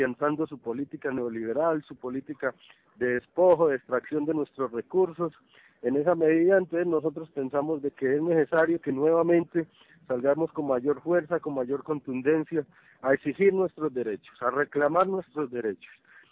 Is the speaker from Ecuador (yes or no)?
no; Colombia; Digo nuestro presidente pues que somos colombianos